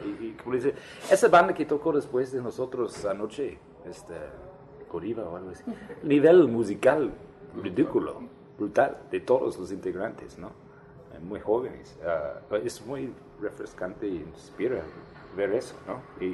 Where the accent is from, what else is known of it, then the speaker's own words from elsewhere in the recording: Minneapolis, Minnesota, United States; Spanish is a second language; soy de Minneapolis, Minnesota, es una experiencia muy única para mí.